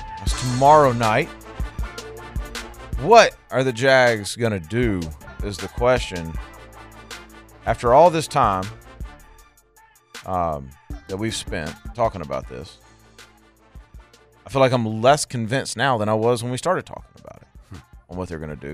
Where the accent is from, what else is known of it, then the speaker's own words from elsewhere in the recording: Louisiana, United States; also born or lived in Arkansas; I mean, I grew up in Louisiana and Arkansas. Like, I can tell you right now, there's some people in the 80s when I grew up